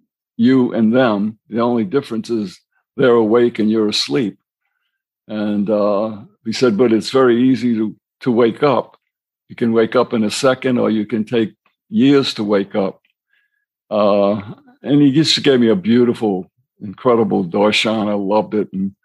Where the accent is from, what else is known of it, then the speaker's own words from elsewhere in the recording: New Orleans, Louisiana, United States; I was from New Orleans, Ninth Ward. I knew how to fight